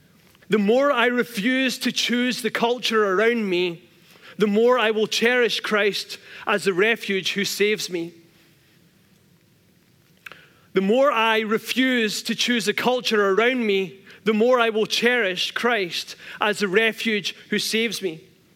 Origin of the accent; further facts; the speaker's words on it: Scotland, United Kingdom; I went to church, preached, went home, and had a cup of tea because we're Scottish.